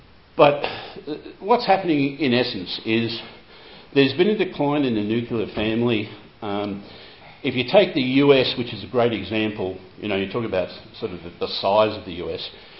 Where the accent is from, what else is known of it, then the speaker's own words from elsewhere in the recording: Melbourne, Victoria, Australia; I was born in Melbourne. We grew up there.